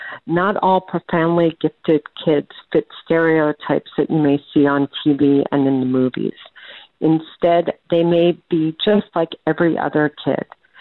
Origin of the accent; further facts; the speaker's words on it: Pennsylvania, United States; I'm from Pennsylvania, and I'm the parent of a profoundly gifted kid.